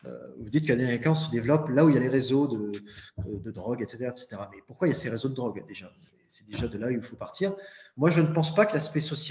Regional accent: Hauts-de-France, France; je viens du Pas-de-Calais, qui est un département plutôt paupérisé, où il y a beaucoup de classes populaires. Je viens d'une petite commune de 4 000 habitants, plutôt rurale, et qui fait partie, comme le reste du bassin minier, de ces anciens bastions désindustrialisés

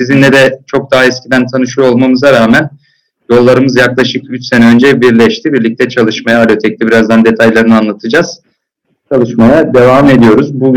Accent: Bursa, Turkey; born there; 77 Bursa doğumluyum. Ankara Gazi Anadolu Lisesi'nde yatılı okudum.

